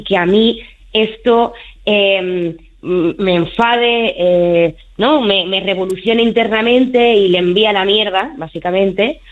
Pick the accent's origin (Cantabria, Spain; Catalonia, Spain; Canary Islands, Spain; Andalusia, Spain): Catalonia, Spain; Barcelona; yo soy de Barcelona y me tuve que ir a Madrid